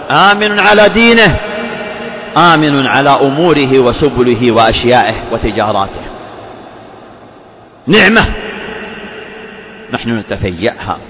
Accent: Saudi Arabia; بلادنا المملكة العربية السعودية

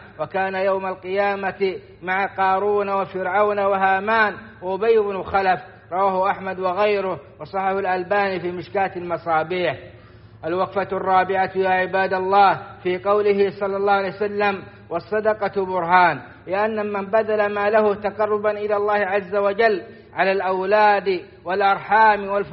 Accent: Saudi Arabia; بلادنا السعودية

